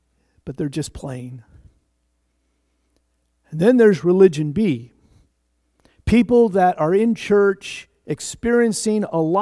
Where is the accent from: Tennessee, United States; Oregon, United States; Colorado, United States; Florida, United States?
Oregon, United States; Pendleton; I thought about growing up in Pendleton, Oregon, in my early days, having to go to church.